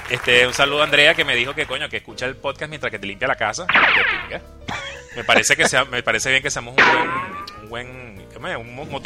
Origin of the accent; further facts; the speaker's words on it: Venezuela; Mucha gente que yo he conocido acá, le digo, no, yo soy de Venezuela.